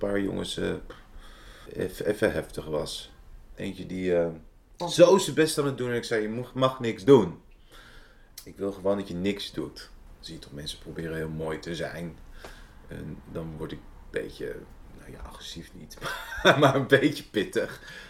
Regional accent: Amsterdam, North Holland, Netherlands; born there; Ik ben in Amsterdam-Noord geboren.

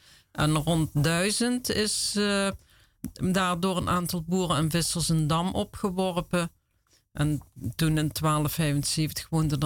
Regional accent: Maastricht, Limburg, Netherlands; moved away as an adult; now in Amsterdam, Netherlands; Ik ben een Maastrichtse, maar ik heb wel al vanaf mijn 23ste een geschiedenis met Amsterdam. Toen werd ik verliefd op een Amsterdammer en ben ik hier komen samenwonen.

